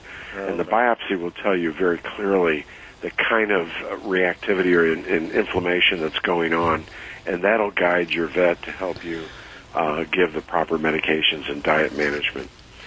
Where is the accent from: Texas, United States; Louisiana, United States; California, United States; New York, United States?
New York, United States; No, I'm from New York.